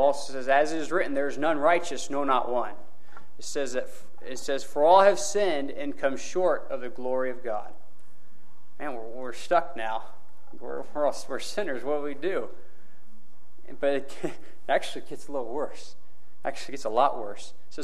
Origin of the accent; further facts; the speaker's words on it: Costa Rica; I was 18 years old when I was saved. I grew up in Costa Rica. I heard the gospel in two different languages my whole life growing up, Spanish and English.